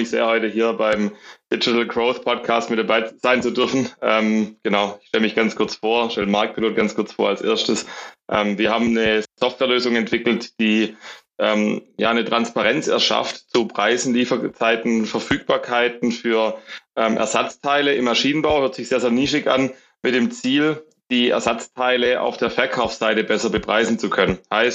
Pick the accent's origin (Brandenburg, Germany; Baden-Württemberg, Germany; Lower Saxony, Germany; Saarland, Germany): Baden-Württemberg, Germany; was mir als Schwabe doppelt wehtut